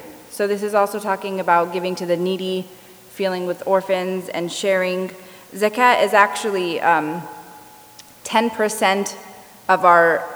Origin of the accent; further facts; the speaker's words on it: United States; I grew up in the United States.